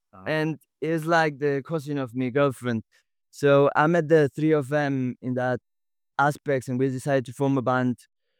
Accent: Haworth, Yorkshire and the Humber, United Kingdom; We're from Haworth in England.

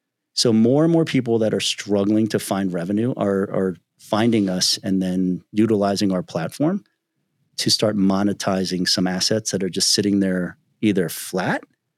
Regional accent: Philadelphia, Pennsylvania, United States; You know, I grew up in Philadelphia.

